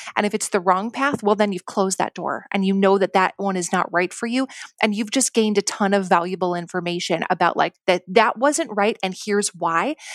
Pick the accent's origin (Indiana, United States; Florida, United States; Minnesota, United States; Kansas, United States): Minnesota, United States; Duluth; Eventually moved back to my hometown of Duluth, Minnesota